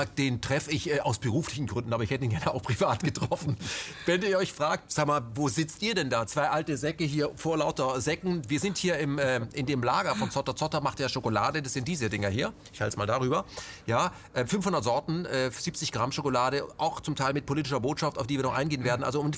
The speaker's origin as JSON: {"language": "German", "region": "Berlin", "country": "Germany", "said": "Wir als Berliner wissen natürlich auch"}